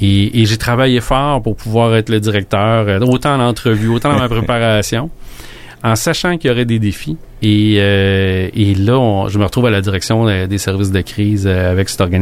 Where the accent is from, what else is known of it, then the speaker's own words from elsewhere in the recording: Quebec, Canada; Moi, je suis de la Mauricie, mais c'est ici dans la région.